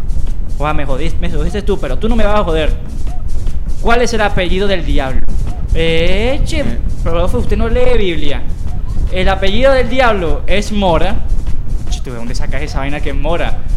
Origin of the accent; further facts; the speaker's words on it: Barranquilla, Atlántico, Colombia; now in Tuluá, Colombia; Eso en Barranquilla no se ve.